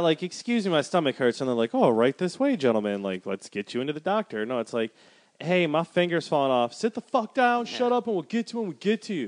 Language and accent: English; Wisconsin, United States; Well, you know, he's from Minneapolis. I'm from Wisconsin.